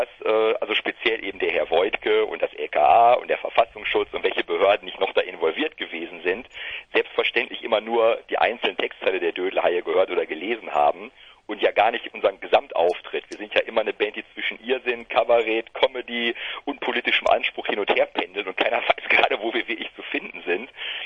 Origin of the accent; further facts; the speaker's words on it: Duisburg, North Rhine-Westphalia, Germany; Duisburg, wir kommen immer noch